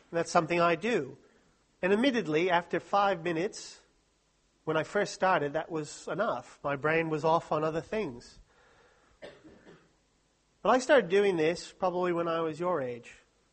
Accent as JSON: {"language": "English", "country": "United States", "said": "I'm American and I know the stupid thing."}